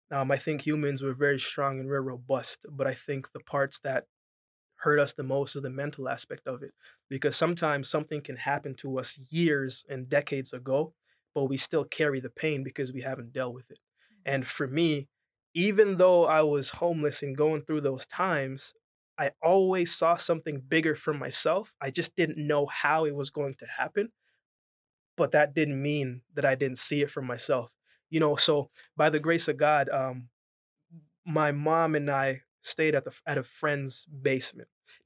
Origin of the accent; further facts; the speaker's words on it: Negril, Westmoreland, Jamaica; I was born in Jamaica, Save Lamar, Jamaica, but I grew up between Westmoreland and Negril. So I spent a lot of time with my grandparents